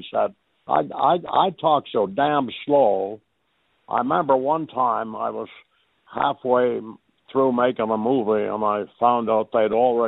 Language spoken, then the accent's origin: English; Canada; I do talk about my early childhood growing up in Canada